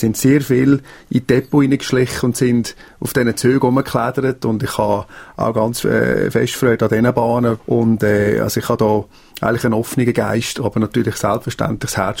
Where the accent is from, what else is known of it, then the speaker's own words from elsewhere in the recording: Vitznau, Lucerne, Switzerland; mein Heimatort ist Vitznau